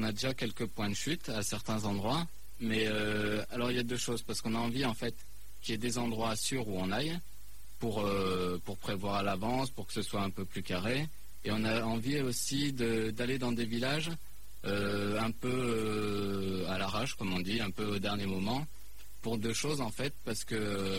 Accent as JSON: {"language": "French", "town": "Montpellier", "region": "Occitanie", "country": "France", "also_born_or_lived": "Elbeuf", "said": "De Montpellier à la base."}